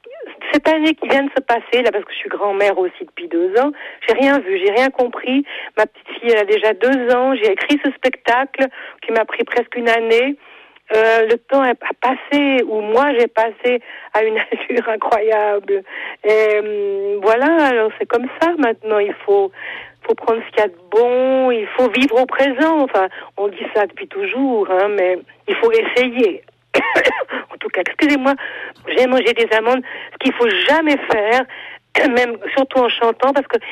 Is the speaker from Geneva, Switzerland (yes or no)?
no; La Roche, Fribourg, Switzerland; Puis c'est affreux parce que Bulle, c'est à côté de chez moi. Je suis originaire de La Roche.